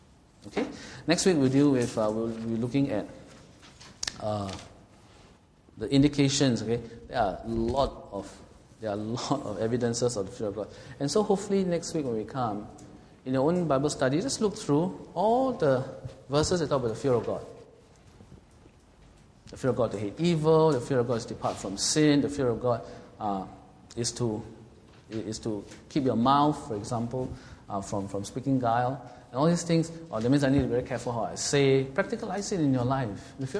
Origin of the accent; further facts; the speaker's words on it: Singapore; I swear by the flag of Singapore because I'm a Singaporean.